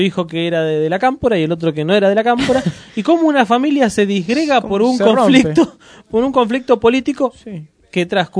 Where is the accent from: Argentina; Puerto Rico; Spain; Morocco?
Argentina; Y también nos pinta un poco como argentinos, ¿no?